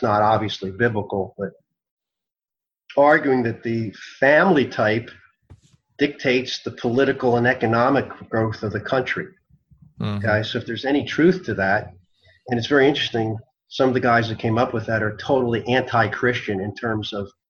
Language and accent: English; Italy; You know, I come from Italy